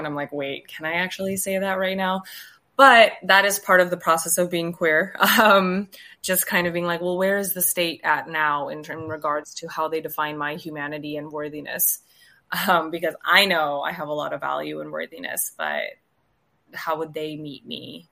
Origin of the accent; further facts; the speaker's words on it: Punjab, India; now in California, United States; being in California, it's very different from growing up in Punjab